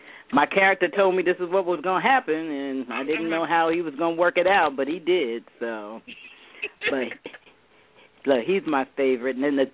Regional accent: Queens, New York, United States; I'm from Cambria Heights, Queens, New York.

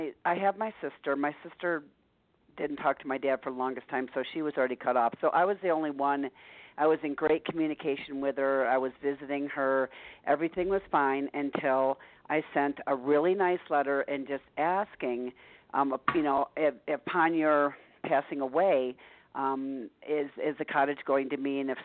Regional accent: Arizona, United States; I'm from Arizona.

